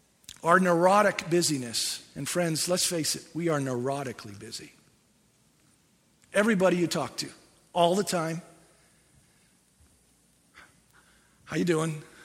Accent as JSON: {"language": "English", "country": "India", "tie": "born or raised there", "said": "I grew up in India."}